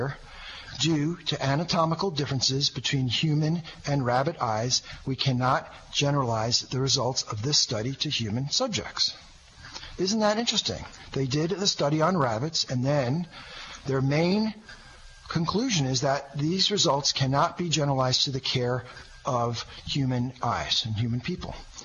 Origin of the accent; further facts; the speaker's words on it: Rancho Mirage, California, United States; is here right in my hometown, which is, you know, in the Southern California Coachella Valley Desert, and we are in Rancho Mirage, California